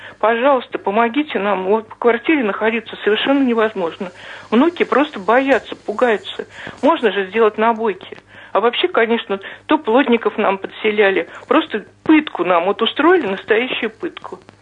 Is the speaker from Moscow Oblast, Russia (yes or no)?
yes; Ramenskoye, Moscow Oblast, Russia; Мы коренные раменчане, коренные жители Подмосковья Раменского.